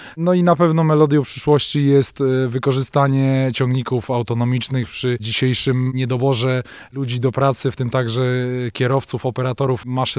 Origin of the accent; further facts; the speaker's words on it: Lublin Voivodeship, Poland; jestem rolnikiem z okolic Puław.